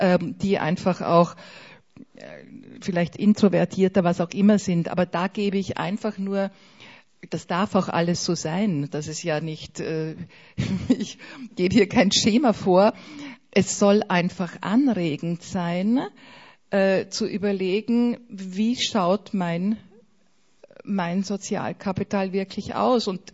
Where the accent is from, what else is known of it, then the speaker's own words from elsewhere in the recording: South Tyrol, Italy; Wenn ich an Südtirol denke, meine Identität als Südtiroler.